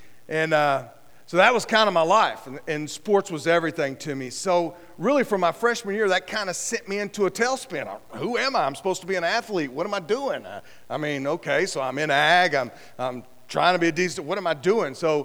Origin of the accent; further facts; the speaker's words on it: Wichita Falls, Texas, United States; born there; I was born in Wichita Falls, Texas, to a couple of teenagers